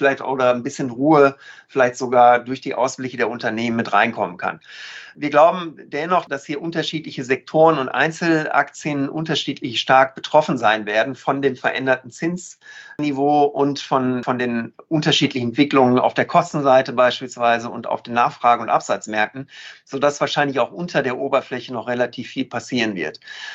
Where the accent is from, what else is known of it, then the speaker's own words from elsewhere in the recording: North Rhine-Westphalia, Germany; ich bin ja Ostwestfale.